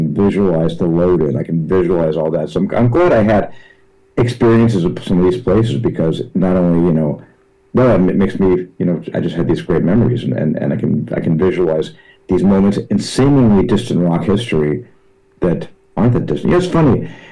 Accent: Los Angeles, California, United States; I mean, that'd be a romantic way to look at it, but actually the reality is, I loved L.A. then.

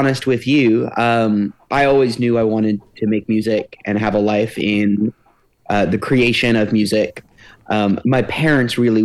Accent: Marietta, Georgia, United States; now in Nashville, United States; I grew up in the Marietta Vinings area and lived there until I went to school in New York.

